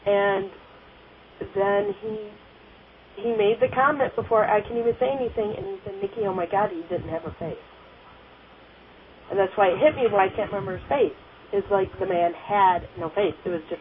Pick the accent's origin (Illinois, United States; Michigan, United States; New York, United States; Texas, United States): Michigan, United States; Ionia; also born or lived in Arkansas / Grand Haven; because we moved from Ionia, got transferred down to Arkansas because my dad was military, ended up coming back up to Michigan into Grand Haven